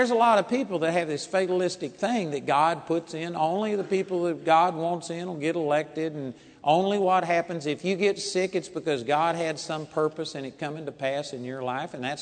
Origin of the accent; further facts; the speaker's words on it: Arlington, Texas, United States; As a matter of fact, I was raised over here in Arlington, Texas